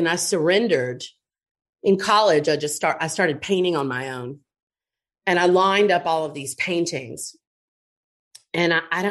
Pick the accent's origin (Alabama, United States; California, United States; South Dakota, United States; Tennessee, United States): Alabama, United States; Montgomery; I grew up in Montgomery, yes.